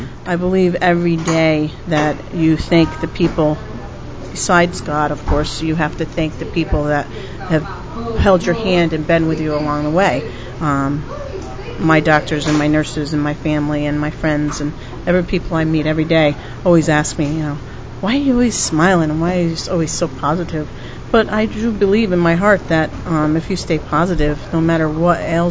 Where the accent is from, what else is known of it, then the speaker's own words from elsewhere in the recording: New York, United States; I'm originally from New York. We've been in the restaurant business all our life.